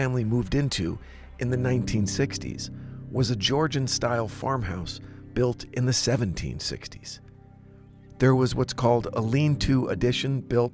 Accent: New Jersey, United States; Yes, I grew up in New Jersey, but my dad's side of the family are all New Englanders.

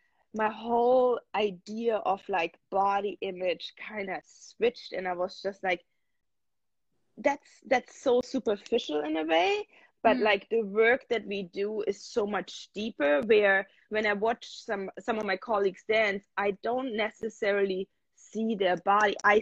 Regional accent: Germany; now in United States; Something that I had to, or that I was kind of struggling with is when I moved to the States from Germany, I danced in Canada for a while

